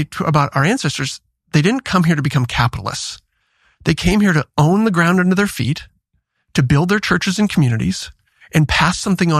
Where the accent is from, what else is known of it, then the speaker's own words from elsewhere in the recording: Iowa, United States; I went back to my hometown that I grew up in Iowa for the funeral of my best friend from high school for his father.